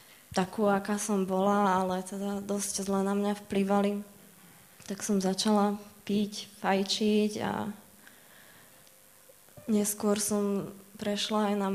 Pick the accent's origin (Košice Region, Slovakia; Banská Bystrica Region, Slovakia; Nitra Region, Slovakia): Nitra Region, Slovakia; Topoľčany; also born or lived in Moravské Lieskové; Ja pochádzam z Topolčian. Tam som sa narodila. Mám aj staršieho brata. Keď som mala nejakých tých 9 rokov, tak sa moji rodičia rozviedli. My sme sa odsťahovali do Moravského Lieskového, k našej babičke.